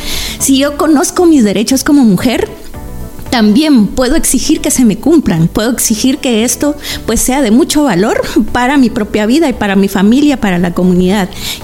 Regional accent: Guatemala; la palabra Nahual para nosotras como guatemaltecas, significa mucho.

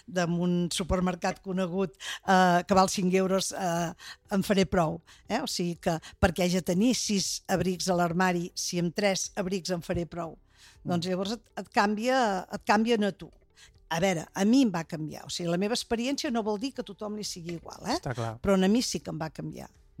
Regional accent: Girona, Catalonia, Spain; born there; jo vaig néixer a Sant Narcís, al barri on soc presidenta, uh-huh. Però, per exemple, els meus avis eren gallecs

